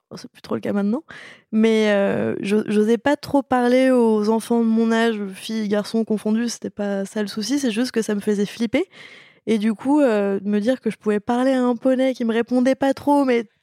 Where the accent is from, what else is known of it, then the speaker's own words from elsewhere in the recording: Paris, Île-de-France, France; born there; Bon, je suis née à Paris, donc en même temps, je ne pouvais pas renier mes origines.